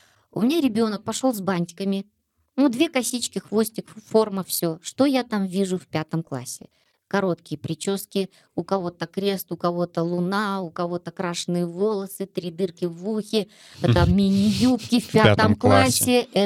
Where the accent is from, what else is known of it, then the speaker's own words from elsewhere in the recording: Kazakhstan; я успокоилась как мама и как патриот, как гражданин, в общем, как казашка